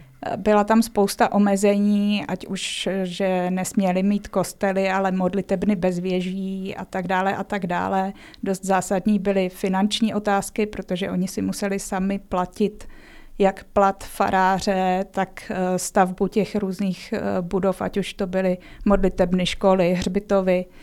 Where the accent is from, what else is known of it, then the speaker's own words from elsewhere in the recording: Hradec Králové Region, Czechia; který tam u nás v Orlických horách byl dost zásadní